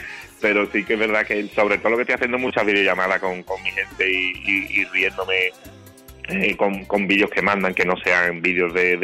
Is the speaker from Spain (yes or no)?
yes; Spain; Mira, yo creo que hoy como muchísimos españoles